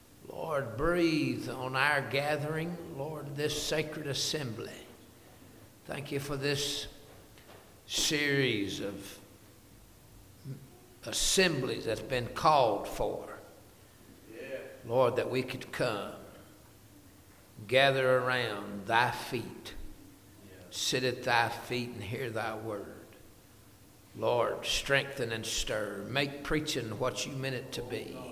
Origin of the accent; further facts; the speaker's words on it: Dalton, Georgia, United States; born there; I was born in Whitfield County and up in Dalton.